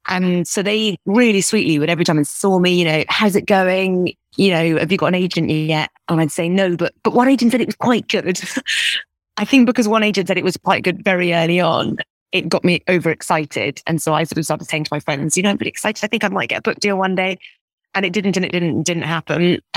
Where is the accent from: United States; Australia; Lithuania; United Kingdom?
United Kingdom; Scotland; growing up in Scotland.